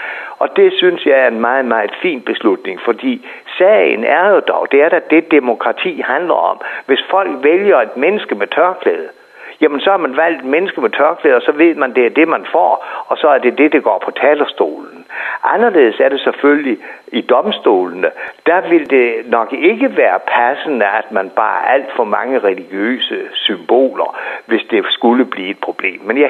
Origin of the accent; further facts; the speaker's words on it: Region of Southern Denmark, Denmark; hvis man stillede samme krav til mennesker, hvor jeg kommer fra. Mine børn, de vil garantere, at de ikke kunne tale sammen med deres bedste forældre eller oldeforældre i Sønderjylland.